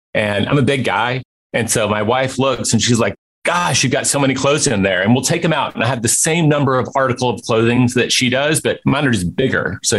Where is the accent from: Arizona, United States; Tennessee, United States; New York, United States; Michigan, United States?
Tennessee, United States; Memphis; And he was a guy from Memphis, my hometown, and my dad had set up the meeting.